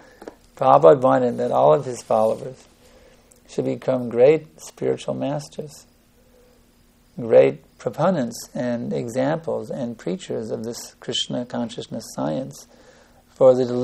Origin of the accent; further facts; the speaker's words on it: Houston, Texas, United States; also born or lived in -; just like when I grew up in Houston, Texas, I was a member of the Presbyterian Church.